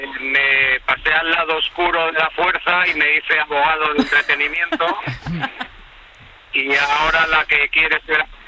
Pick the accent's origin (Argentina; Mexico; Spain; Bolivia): Spain; Madrid, Community of Madrid; also born or lived in Bilbao; now in Los Angeles, United States; No, yo soy nacido en Bilbao y criado en Madrid.